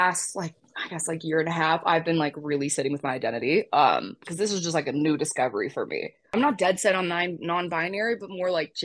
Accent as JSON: {"language": "English", "region": "Utah", "country": "United States", "said": "And I'm from Utah."}